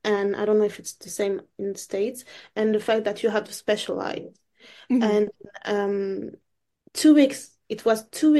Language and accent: English; France; I don't know. I'm from France.